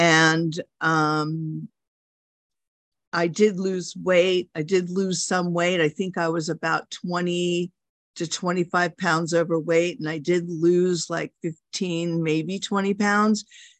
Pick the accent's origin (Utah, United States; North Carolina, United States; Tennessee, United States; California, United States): California, United States; Los Angeles; I am a compulsive overeater, and I'm from Los Angeles